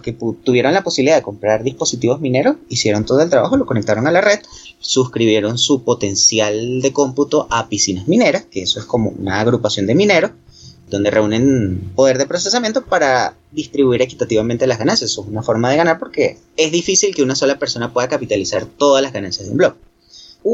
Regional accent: Venezuela; moved away; cuando vivía en Venezuela, porque yo soy originalmente de Venezuela

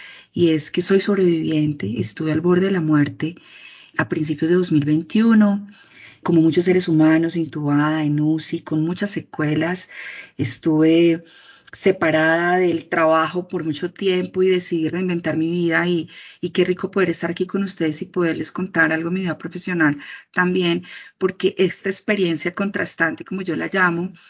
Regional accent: Popayán, Cauca, Colombia; No quiero decir mi edad en número, pero ya la van a pillar. Nací en Popayán, mi familia vivió muchos años en Popayán

